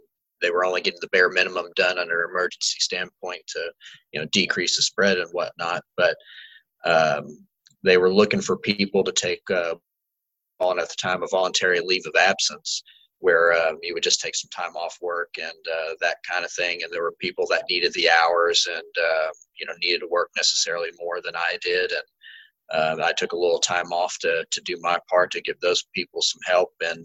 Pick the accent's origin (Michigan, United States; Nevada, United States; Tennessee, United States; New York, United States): Tennessee, United States; Memphis; now in Arlington, United States; I'm actually from Memphis, Tennessee. Currently live in a little bit outside of Memphis in Arlington, Tennessee.